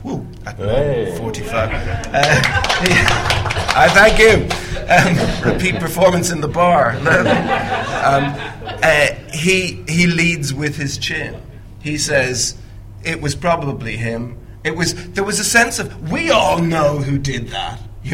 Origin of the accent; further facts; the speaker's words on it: Ireland; As an Irishman, I'm obviously always glad to be corrected by an Englishman.